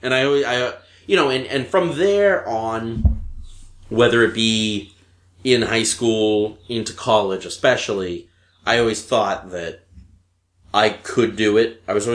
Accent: Boston, Massachusetts, United States; When I was a kid, the big thing in Boston, if you were a white kid growing up in Boston, you listened to WBCN.

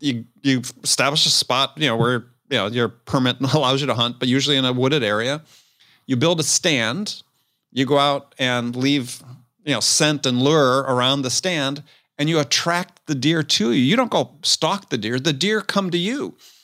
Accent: Wisconsin, United States; Well, I grew up in Wisconsin.

